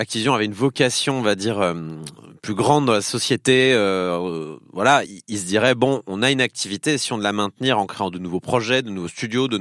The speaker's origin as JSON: {"language": "French", "region": "south of France", "country": "France", "accent": "southern French", "said": "j'ai repris mon accent du sud, tu remarques."}